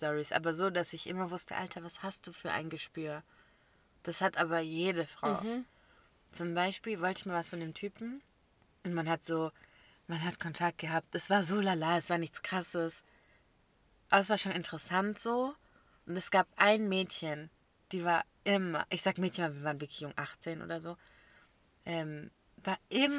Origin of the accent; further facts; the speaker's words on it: Bavaria, Germany; Ich komme aus Bayern.